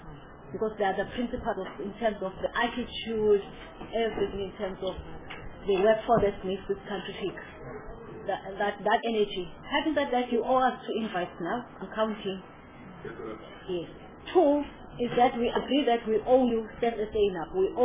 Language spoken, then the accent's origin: English; Eastern Cape, South Africa; because I'm from Eastern Cape